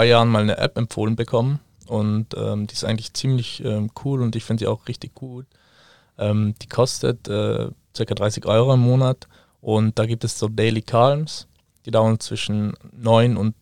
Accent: Trentino-Alto Adige, Italy; ich komme ursprünglich aus Südtirol, bin ziemlich ein Familienmensch

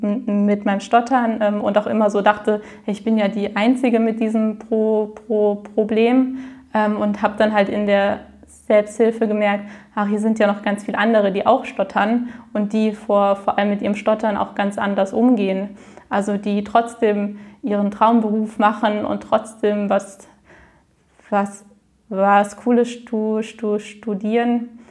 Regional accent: Frankfurt, Hesse, Germany; ich komme aus Frankfurt. Ich bin 27 Jahre alt

